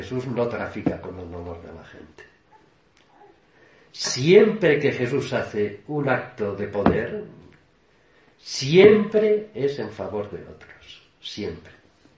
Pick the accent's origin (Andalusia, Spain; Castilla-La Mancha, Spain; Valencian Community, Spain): Valencian Community, Spain; Manises; Era pintora de cerámica, yo soy de Manises.